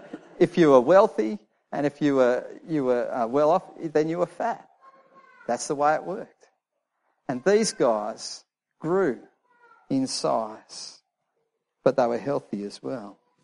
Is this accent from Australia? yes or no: yes; Australia; I love being Australian. I love living here. I love being part of the country, contributing.